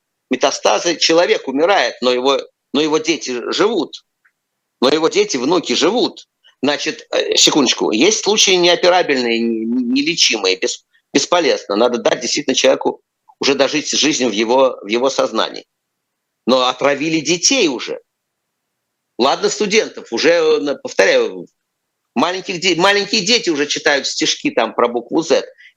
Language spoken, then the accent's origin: Russian; Moscow, Russia; Он сделал так, что мне, что я сжимаюсь внутренне перед тем, как сказать, что я из Москвы.